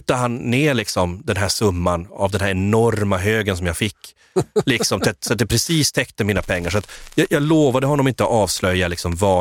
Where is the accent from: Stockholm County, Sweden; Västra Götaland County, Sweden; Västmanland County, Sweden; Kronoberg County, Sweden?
Västra Götaland County, Sweden; Gothenburg; Du, jag började gå hemma i Göteborg på mina gamla klassiska ställen